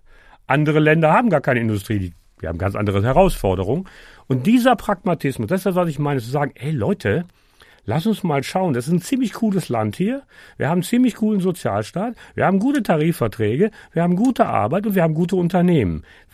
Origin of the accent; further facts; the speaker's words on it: Dormagen, North Rhine-Westphalia, Germany; Ich bin groß geworden in Dormagen am Rhein